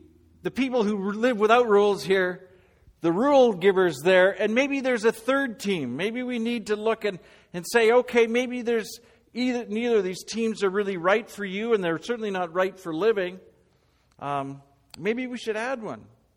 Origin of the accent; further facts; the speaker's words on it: Calgary, Alberta, Canada; I remember growing up in Calgary